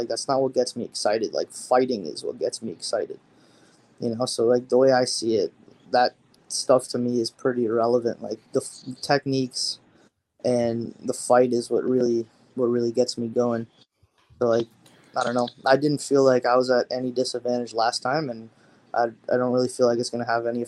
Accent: Toronto, Ontario, Canada; So, like, I'm from Toronto, like, born and raised.

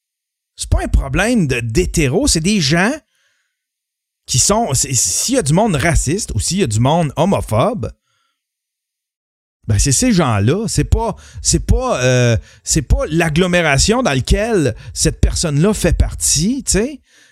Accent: Canada; C'est pas moi. Moi, je suis Canadien.

